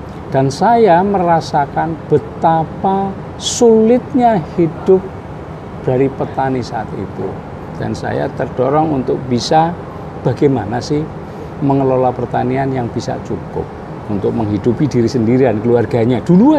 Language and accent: Indonesian; Cilacap, Central Java, Indonesia; Saya lahir, besar, bekerja di Cilacap.